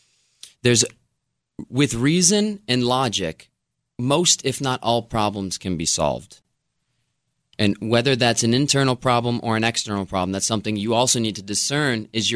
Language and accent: English; Rochester, New York, United States; but I'm here in the studio in Rochester. I grew up here, so